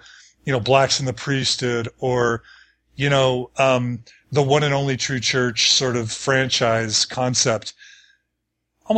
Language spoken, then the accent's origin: English; Texas, United States; moved away as an adult; also born or lived in Washington, D.C. / Chicago / Seattle; now in Logan, United States; I grew up in Texas the whole time, you know, in the church.